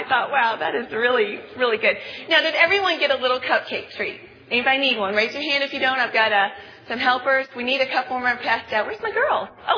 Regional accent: Bible Belt, United States; I grew up in the Bible Belt back east, and I've been to a lot of churches

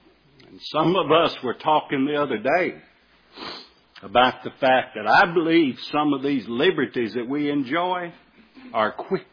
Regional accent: Bassett, Virginia, United States; I grew up in Bassett, Virginia, headquarters of Bassett Furniture Company.

